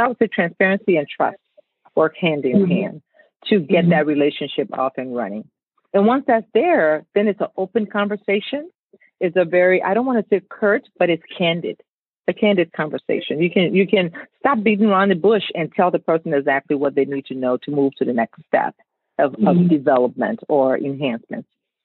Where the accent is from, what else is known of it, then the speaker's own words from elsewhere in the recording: Monrovia, Montserrado, Liberia; now in Chicago, United States; I call Chicago home, but I'm from Monrovia, Liberia. But Chicago has been home for me since I landed here.